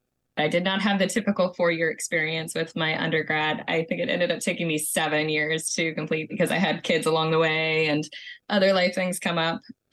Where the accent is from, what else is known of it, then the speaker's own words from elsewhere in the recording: Savannah, Georgia, United States; I am from the Savannah, Georgia area.